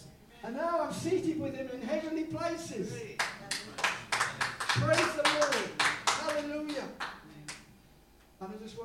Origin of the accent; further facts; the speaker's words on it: United Kingdom; I identified with them because I'm British.